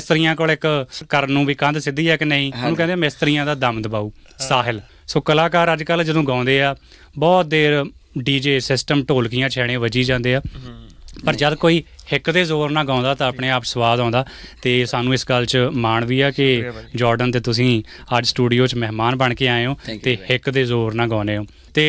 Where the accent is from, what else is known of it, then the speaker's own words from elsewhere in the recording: Narangwal, Punjab, India; ਮੇਰਾ ਪਿੰਡ ਨਾਰੰਗਵਾਲਾ ਕਿਲਾ ਰਾਏਪੁਰ ਦੇ ਬਿਲਕੁਲ ਨਾਲ